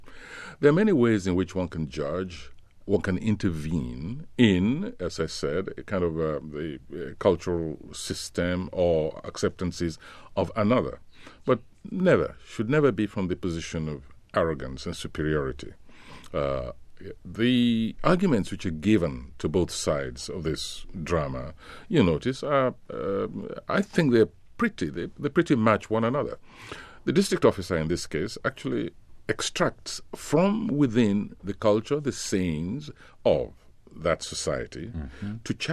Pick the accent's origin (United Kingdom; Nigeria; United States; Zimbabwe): Nigeria; not far from my hometown, in fact.